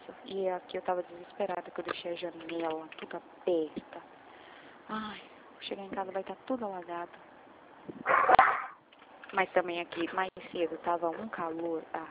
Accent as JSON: {"language": "Portuguese", "region": "Bahia", "country": "Brazil", "lives_now": "São Paulo, Brazil", "said": "Atualmente eu moro em São Paulo, só que eu sou da Bahia, né?"}